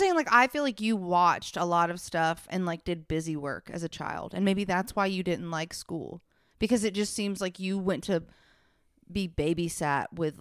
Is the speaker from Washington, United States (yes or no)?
no; Alabama, United States; I'm from Alabama, right?